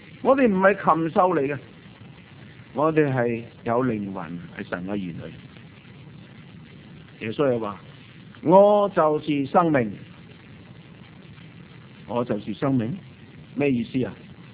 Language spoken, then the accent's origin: Chinese; Guangdong, China; 正所谓我们广东人说死得不明不白，